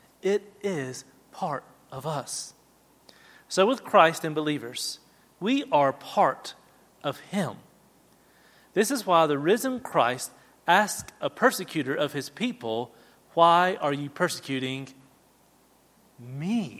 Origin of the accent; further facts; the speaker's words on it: United States; I'm an American and we have a system of government.